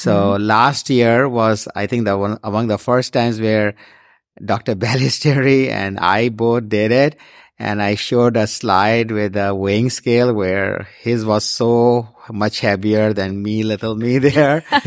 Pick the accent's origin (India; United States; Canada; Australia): India; I'm originally from India